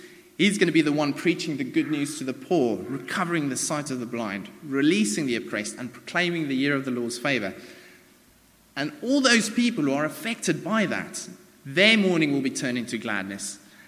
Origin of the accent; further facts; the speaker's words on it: South Africa; I'm not Jewish, I don't have a Jewish background, I'm South African.